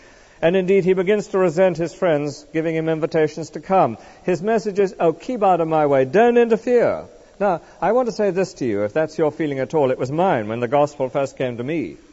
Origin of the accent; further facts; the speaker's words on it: United Kingdom; Of course, we are British people, aren't we